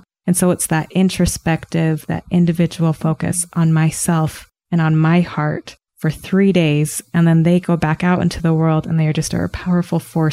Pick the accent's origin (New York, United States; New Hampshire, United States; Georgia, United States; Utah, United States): Utah, United States; Ogden; born there; now in Hooper, United States; So I was born in Ogden. I now live in Hooper.